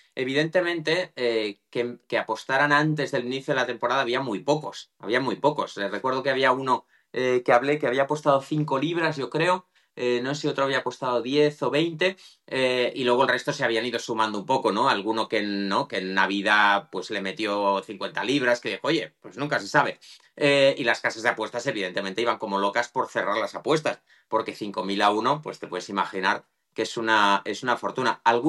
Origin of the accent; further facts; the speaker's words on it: Barcelona, Catalonia, Spain; el Español, que es mi club, que yo soy de Barcelona